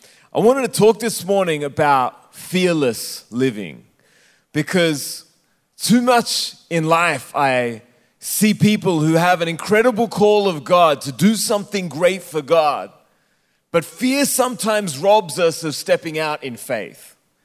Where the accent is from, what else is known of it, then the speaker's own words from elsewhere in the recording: Australia; also born or lived in Sri Lanka; I was born in Sri Lanka, but as you can maybe tell from my accent, I grew up in Australia, and I only speak one language, and that is Australian.